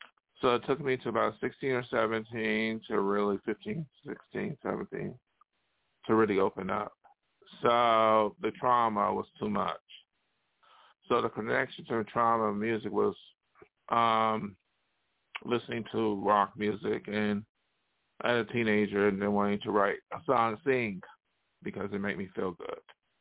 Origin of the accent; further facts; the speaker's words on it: Buffalo, New York, United States; And I went back and forth to my hometown in upstate New York, Buffalo, and I was in New York City.